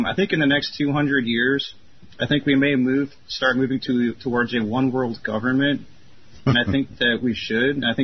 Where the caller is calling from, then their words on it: Ohio, United States; I'm from Ohio. I'm a first-time caller.